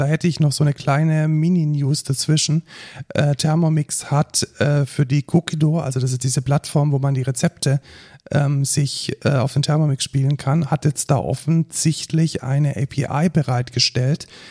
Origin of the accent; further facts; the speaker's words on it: Baden-Württemberg, Germany; als Schwabe kann man Fuß und Bein nicht auseinanderhalten.